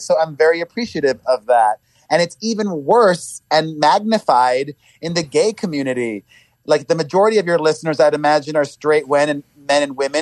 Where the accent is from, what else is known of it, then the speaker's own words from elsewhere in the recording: Miami, Florida, United States; You know, I grew up in Miami, where most of the people that live there are registered Republicans and conservatives.